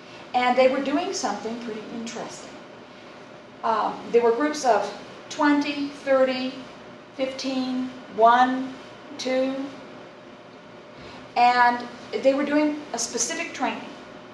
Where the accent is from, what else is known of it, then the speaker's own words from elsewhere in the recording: Seattle, Washington, United States; I'm from Seattle, and I'm 47 years old.